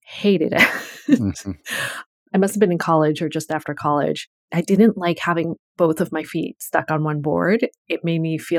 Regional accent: Connecticut, United States; So as I just mentioned, I grew up in Connecticut. My dad was a neurosurgeon.

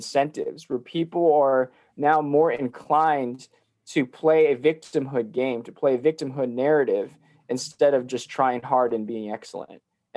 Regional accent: Maryland, United States; born there; I was born in Maryland, yeah.

